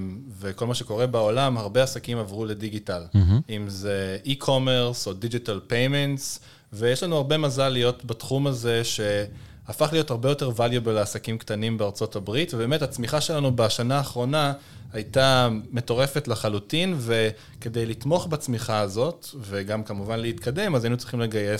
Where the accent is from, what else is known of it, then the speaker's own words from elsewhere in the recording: Haifa, Haifa District, Israel; כן, רוב, כמו כל התל אביבים, אנחנו חיפאים.